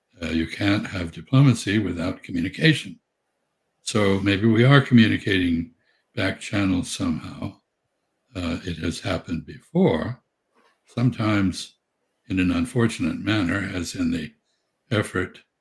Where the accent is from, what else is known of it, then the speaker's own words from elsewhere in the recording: United States; As an American, this upsets me.